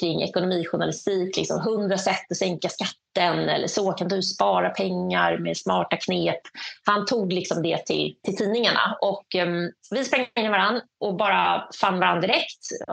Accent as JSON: {"language": "Swedish", "town": "Danderyd", "region": "Stockholm County", "country": "Sweden", "tie": "born or raised there", "also_born_or_lived": "Täby", "said": "jag är uppvuxen utanför Stockholm i en förort som heter Danderyd. Och sen flyttade vi till Täby."}